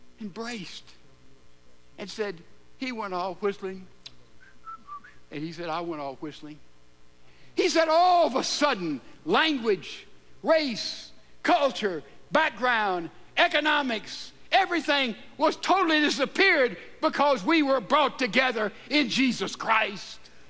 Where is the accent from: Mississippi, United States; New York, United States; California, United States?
Mississippi, United States; I'm an American, and you see different culture today. You know, the culture of Texas is not the culture of my home state of Mississippi.